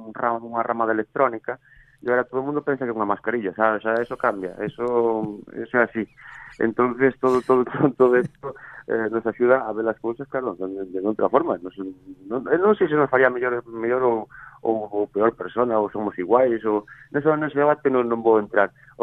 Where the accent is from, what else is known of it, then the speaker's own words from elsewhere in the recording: Galicia, Spain; toda esa forma de sentir e de ver da nosa terra, sobre todo, porque son galegos, e os galegos nos gusta moito tirar pa diante